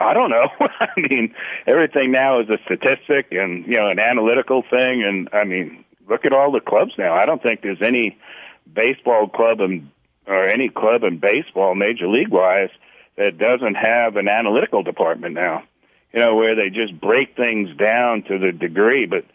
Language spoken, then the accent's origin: English; New York, United States; now in Kansas City, United States; I grew up in New York, and obviously growing up in New York, I was a Yankee fan.